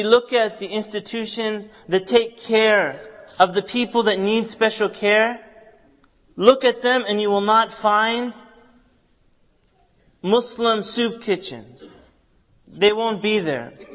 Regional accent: Canada; Where I grew up in Canada, we didn't have too many mountains. And in fact, when we would visit our home country of Egypt when we were young

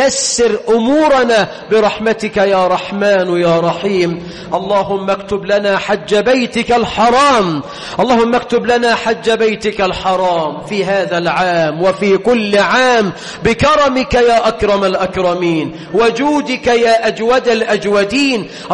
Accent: Egypt

